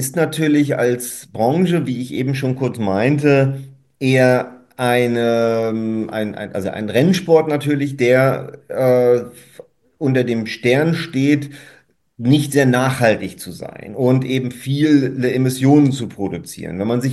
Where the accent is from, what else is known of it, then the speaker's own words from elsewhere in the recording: Mecklenburg-Vorpommern, Germany; ich komme hier auch aus der Region und bin dann nach Stralsund zurückgekommen